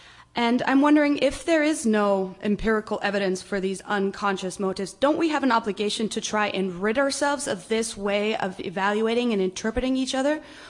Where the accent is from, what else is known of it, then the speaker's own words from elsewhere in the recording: San Francisco, California, United States; Thank you. … I'm from San Francisco.